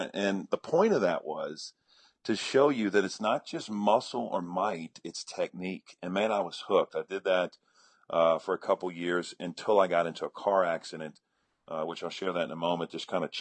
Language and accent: English; Louisiana, United States; I grew up in South Louisiana, right outside of New Orleans